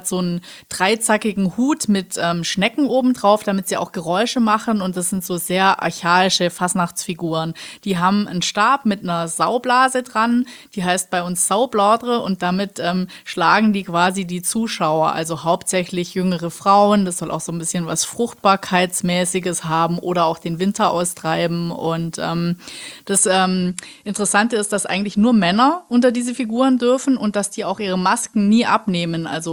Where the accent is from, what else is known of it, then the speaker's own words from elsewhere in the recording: Baden-Württemberg, Germany; komme ich ja aus dem Schwarzwald